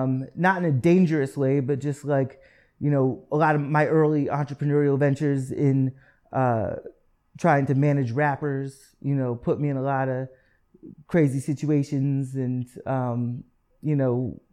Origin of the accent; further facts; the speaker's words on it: Sterling, Massachusetts, United States; No, I'm from Massachusetts. Okay. Born and raised in North Central Mass, very small town called Sterling, Massachusetts